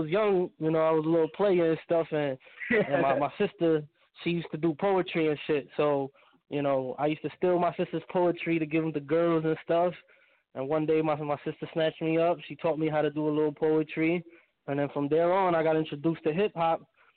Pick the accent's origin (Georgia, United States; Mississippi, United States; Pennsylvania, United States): Pennsylvania, United States; Lebanon; also born or lived in Bronx / Manatí; I was born in the Bronx, New York. Then about a couple years after that, I went to Puerto Rico, a little town called Manatí. And then after that, about like eight, 9 years old, I came down to Lebanon, Pennsylvania.